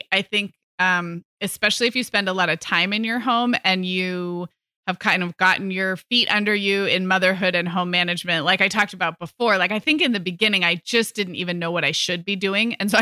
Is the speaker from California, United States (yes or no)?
yes; California, United States; But when I moved from California to Chicago for college, I like brought all of my socks, and then I was like, oh, this is not enough socks.